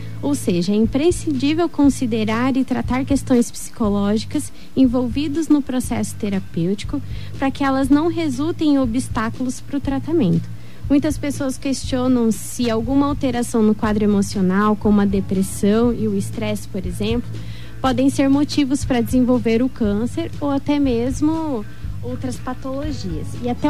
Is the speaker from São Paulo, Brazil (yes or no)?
no; Ponta Porã, Mato Grosso do Sul, Brazil; Sou de Ponta Porã.